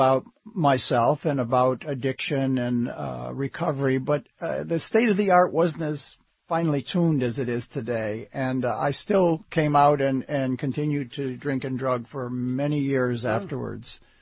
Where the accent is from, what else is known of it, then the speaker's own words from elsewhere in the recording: United States; but I'm an American, and, you know, I am an ex-prisoner